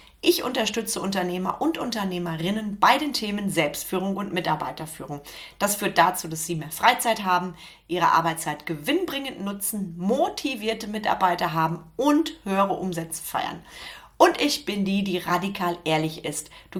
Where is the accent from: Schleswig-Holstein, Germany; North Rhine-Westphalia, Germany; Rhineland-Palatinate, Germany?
North Rhine-Westphalia, Germany; Bonn; born there; wohnt im wunderschönen Bonn. Übrigens auch meine Geburtsstadt, falls du das noch nicht weißt.